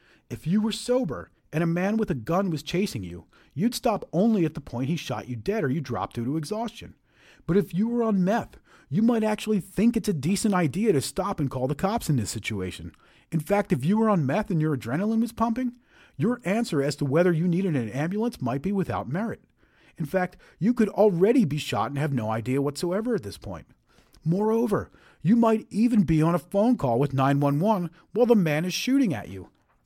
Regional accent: Pennsylvania, United States; but I grew up in Pennsylvania

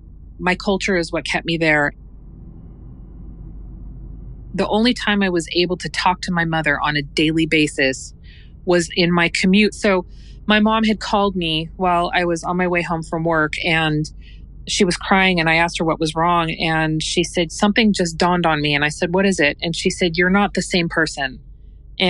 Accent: California, United States; because we have to go to my hometown so that we can prepare for the funeral. So a couple of days later, we drove to Northern California

